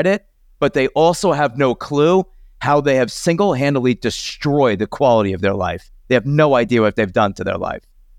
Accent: Long Island, New York, United States; I grew up in Long Island. I used to watch these guys 4:30 in the morning on a train platform in February, December.

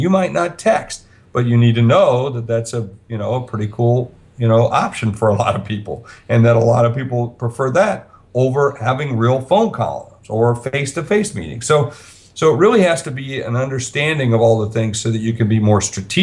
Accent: South Dakota, United States; As you said, I'm from South Dakota, so I like to go home and go riding and like to do the things that we do out on our place and farm there.

